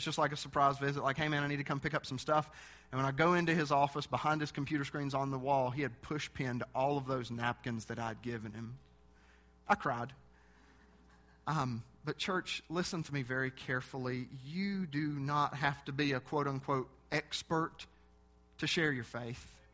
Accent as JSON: {"language": "English", "region": "West Virginia", "country": "United States", "said": "I mean, I'm clueless. I'm a sheltered West Virginia boy, I guess."}